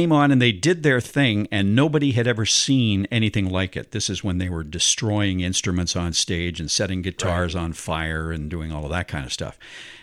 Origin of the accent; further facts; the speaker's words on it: Hamilton, Ontario, Canada; also born or lived in Toronto / Edmonton; I'm from Hamilton. And worked a lot of markets in Ontario, Sudbury, Guelph, Midland.